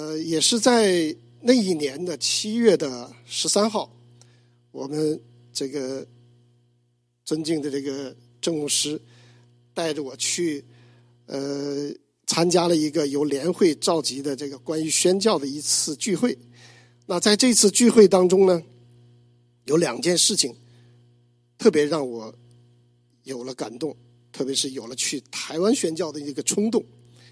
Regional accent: China; moved away; 我太太叫 Jessie， 我们都来自于中国

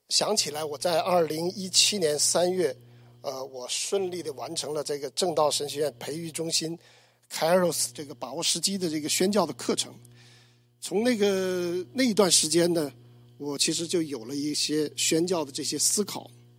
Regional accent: China; moved away; 我太太叫 Jessie， 我们都来自于中国

